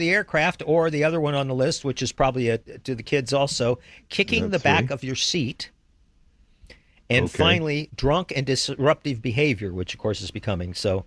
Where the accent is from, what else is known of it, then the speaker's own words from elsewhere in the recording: Midwest, United States; I'm from the Midwest. So our idea of mayonnaise, those of us from the Midwest, is this concoction called Miracle Whip.